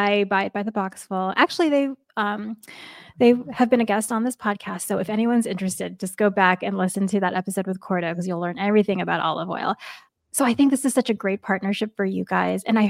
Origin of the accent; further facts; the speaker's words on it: New York, United States; I know growing up in New York, it just always seemed that you go into your local pizzeria and it was always men behind the counter.